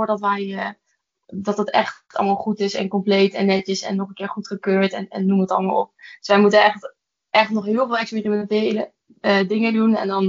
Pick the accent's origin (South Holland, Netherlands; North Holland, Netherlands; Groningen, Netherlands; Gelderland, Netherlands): Gelderland, Netherlands; Kesteren; Ik kom uit Kesteren